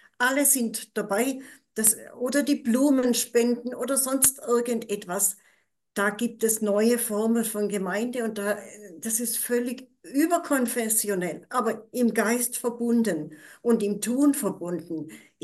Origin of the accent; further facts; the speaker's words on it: Baden-Württemberg, Germany; accent: Swabian; Und da kann ich mit meinem schwäbischen Dialekt genauso gut heimisch sein wie jemand, der ganz anders geprägt ist.